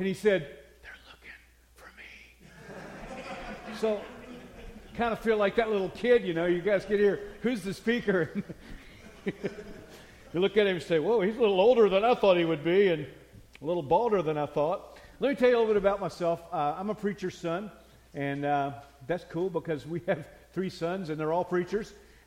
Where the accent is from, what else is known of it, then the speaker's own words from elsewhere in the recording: Chattanooga, Tennessee, United States; also born or lived in Bristol / North Carolina / Delaware; I was born in Bristol, Tennessee. My dad was starting a church there. We lived in North Carolina, Delaware, and Chattanooga, where he pastored other churches. We ended up in Chattanooga